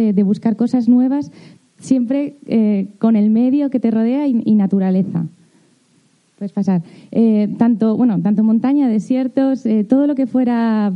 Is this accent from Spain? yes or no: yes; Castellón de la Plana, Valencian Community, Spain; estuve buscando en todos los conocidos, que soy de Castellón